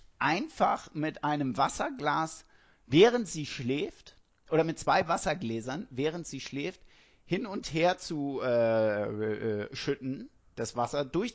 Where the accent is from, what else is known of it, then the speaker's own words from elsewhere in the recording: Hamburg, Germany; Aber ich bin Hamburger und alles südlich vom Elbtunnel ist Bayern.